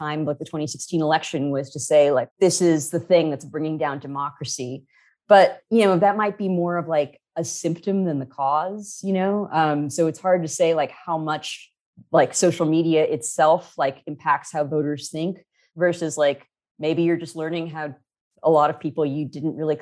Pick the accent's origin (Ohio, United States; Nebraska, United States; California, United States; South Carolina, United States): California, United States; now in Washington, United States; Well, I'm actually from California, although I live in DC now.